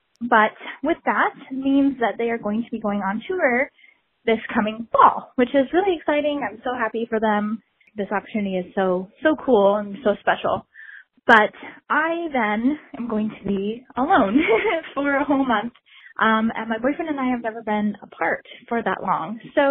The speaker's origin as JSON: {"language": "English", "region": "Washington", "country": "United States", "said": "I'm from Washington State."}